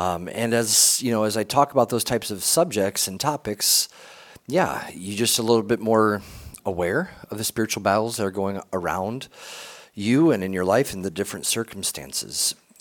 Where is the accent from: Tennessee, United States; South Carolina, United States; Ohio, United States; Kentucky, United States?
Ohio, United States; growing up in Ohio, as close to Sandusky, which they have this place called Cedar Point, it's an amusement park